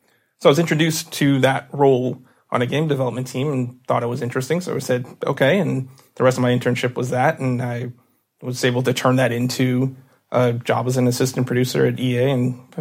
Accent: Florida, United States; In South Florida.

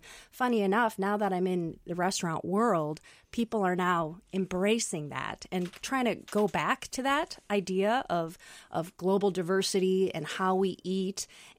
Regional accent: Minnesota, United States; So we preserved, we fermented, we had a garden, which was quite difficult growing up in Minnesota. Your season is pretty limited.

